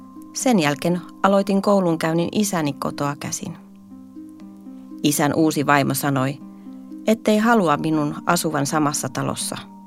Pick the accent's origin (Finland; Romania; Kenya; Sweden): Kenya; ja olen kotoisin Itä-Keniasta.